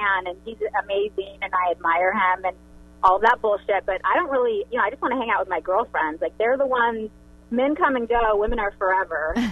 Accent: Indio, California, United States; But, you know, I'm from Indio.

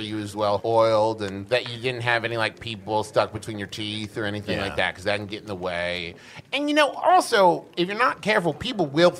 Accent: West Virginia, United States; I'm from West Virginia.

